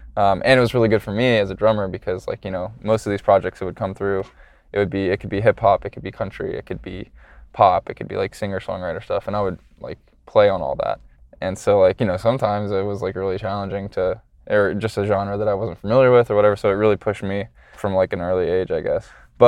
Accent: Atlanta, Georgia, United States; So I'm from Atlanta.

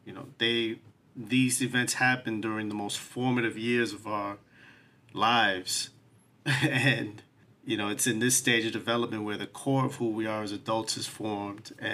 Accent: New York City, New York, United States; So I grew up in Spanish Harlem. I grew up in New York City all my life. All 41 years of my life, I've lived in New York City.

